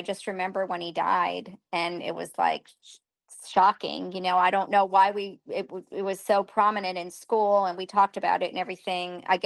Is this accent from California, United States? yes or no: no; Connecticut, United States; and I was from Connecticut. I grew up in Connecticut, so it was everywhere on the news.